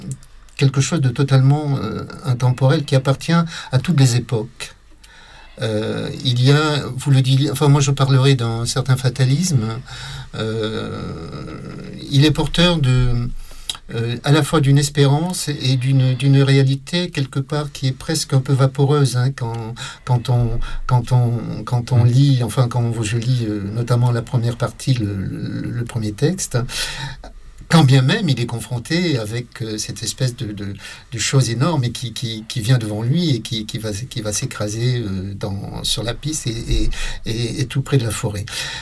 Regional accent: France; Ça me renvoie aussi à la relation que j'ai pu avoir en tant que Français avec ce pays

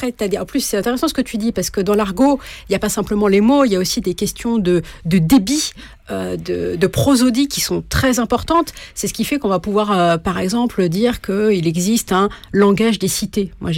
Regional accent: Le Havre, Normandy, France; moi je suis du Havre, on disait beaucoup ça au Havre dans les années 80-90.

